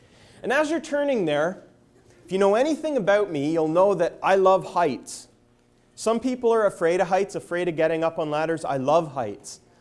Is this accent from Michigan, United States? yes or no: no; Virginia, United States; It was about 10 feet high in my hometown that led into the York River, a place you would never swim in now, but it was a little cleaner back then.